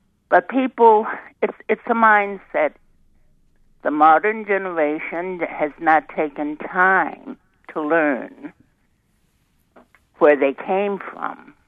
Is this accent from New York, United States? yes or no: no; Virginia, United States; Therefore, growing up in Virginia, I was around elderly people all of my life